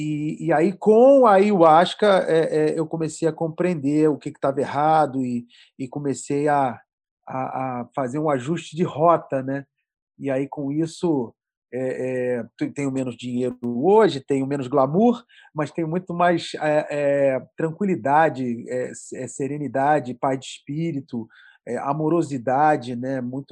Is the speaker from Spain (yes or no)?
no; Rio de Janeiro, Brazil; Eu era playboy de condomínio fechado da Barra da Tijuca. Então, eu cresci na Barra da Tijuca, né? Um bairro nobre do Rio de Janeiro, e em condomínio fechado, né? Naqueles condomínios grandes.